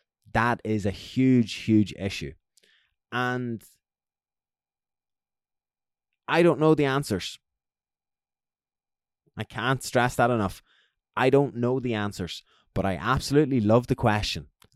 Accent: Ireland; And as I said, I'm the Irish Jiu-Jitsu stan here.

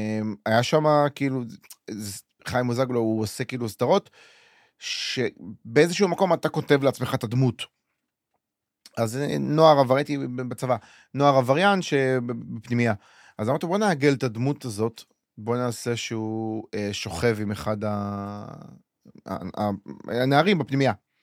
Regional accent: Ashdod, Southern District, Israel; גדלתי באשדוד, סביבה קצת לא וואו.

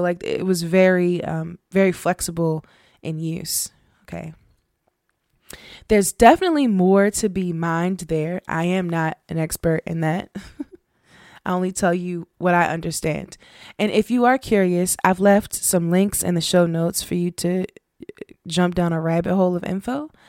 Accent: United States; I'm about to start saying some Congolese words, and I am not from there. I am Black American, so if I pronounce something wrong, please forgive me.

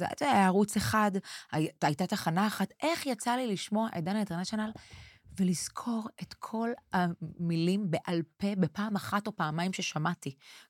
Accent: Bat Yam, Tel Aviv District, Israel; born there; הולכת לבת ים, נולדתי בבת ים

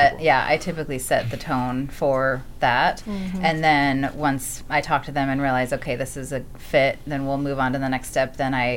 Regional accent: California, United States; now in Austin, United States; So I grew up in California. Okay. And I went to design school in California.

